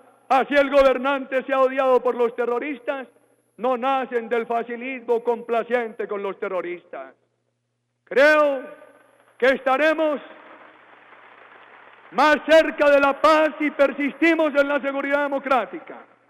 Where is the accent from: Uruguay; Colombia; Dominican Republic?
Colombia; Y como colombiano me congratulo con la historia de esta tierra